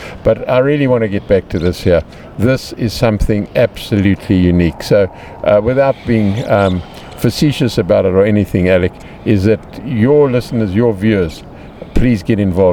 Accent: Cape Town, Western Cape, South Africa; also born or lived in Zimbabwe; I come from Cape Town originally. Well, originally Zimbabwe, then Cape Town.

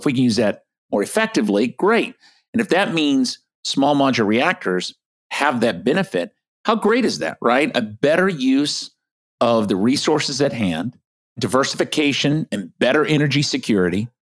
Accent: Texas, United States; also born or lived in Canada; Because I'm from Texas.

